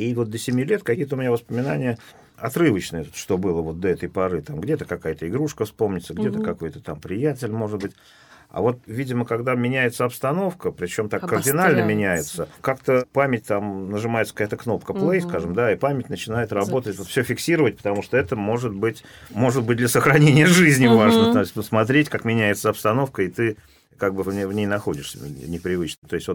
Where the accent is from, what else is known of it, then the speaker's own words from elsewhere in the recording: Saint Petersburg, Russia; born there; also born or lived in Egypt; Нет, я не родился в Египте, я родился в Ленинграде, в роддоме около Парка Победы. Вот. А в Египте я прожил в детстве.